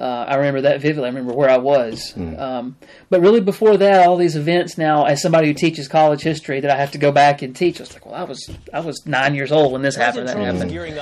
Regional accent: Rainbow City, Alabama, United States; also born or lived in Gadsden; So I was born in Gadsden, Alabama, up the road a little bit. Grew up in Rainbow City, a little north of Gadsden. Only child.

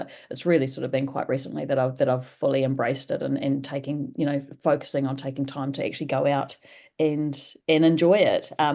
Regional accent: New Plymouth, Taranaki, New Zealand; also born or lived in Northland; I was born up in Northland, and half my family's up in Northland and half my family's in New Plymouth. And I moved to New Plymouth when I was quite young, probably about 4 or 5 years of age.

